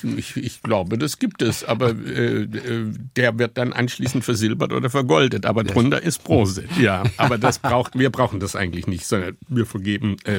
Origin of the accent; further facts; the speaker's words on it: Southern Germany, Germany; Also einmal komme ich aus Süddeutschland und Essen spielt nun bei uns mal eine große Rolle, wie Sie wissen.